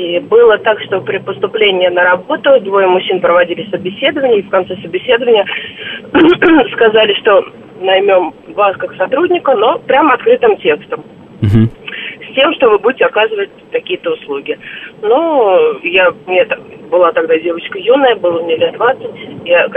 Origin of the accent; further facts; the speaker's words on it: Moscow, Russia; born there; я родилась на Красной Пресне.